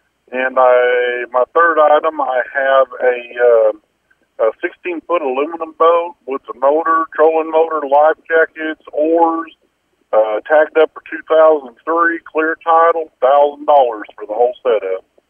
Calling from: Cordell, Oklahoma, United States; This morning I'm calling from the Cordell area

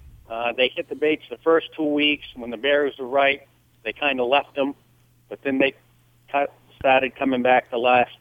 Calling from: Lincoln, United States

